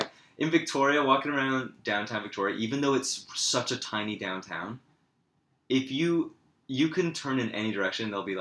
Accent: England, United Kingdom; it's hard for me to enjoy fish and chips anywhere because I'm from England, man.

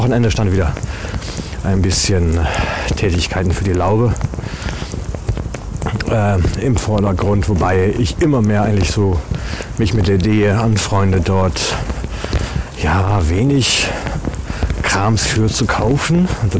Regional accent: North Rhine-Westphalia, Germany; Ja, ich bin Westfale, ich kenne das alle nicht.

